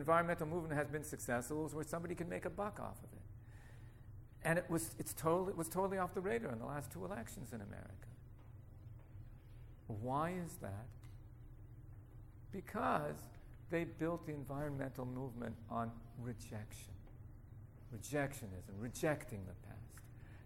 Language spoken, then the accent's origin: English; Vancouver, British Columbia, Canada; Growing up in Vancouver, I was very much a part of the environmental movement